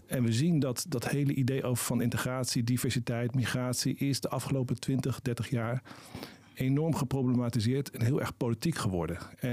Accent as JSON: {"language": "Dutch", "town": "Rijswijk", "region": "South Holland", "country": "Netherlands", "tie": "born or raised there", "said": "Toen ik opgroeide in Rijswijk."}